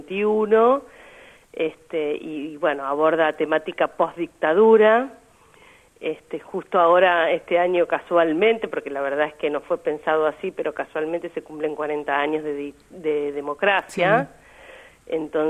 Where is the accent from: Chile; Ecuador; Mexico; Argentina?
Argentina; Las Flores, Buenos Aires Province; nosotros venimos de Las Flores, provincia de Buenos Aires.